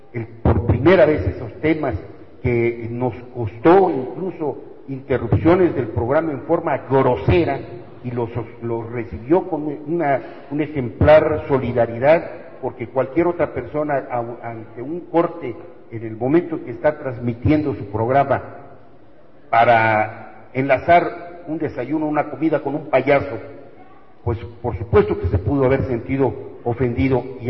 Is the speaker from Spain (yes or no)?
no; Campeche, Mexico; cuando en mi tierra campechana, que les digo, parece una insistencia necia, nos damos el lujo de tener cada fin de semana a un artista nacional e internacional guapacheando, porque somos ya estado petrolero